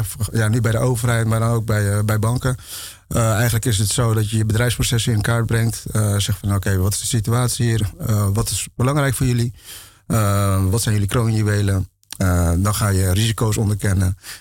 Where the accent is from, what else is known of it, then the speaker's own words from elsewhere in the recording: Alphen aan de Rijn, South Holland, Netherlands; Ik ben in Alphen aan de Rijn geboren en getogen. Mijn ouders zijn allebei daar geboren eigenlijk.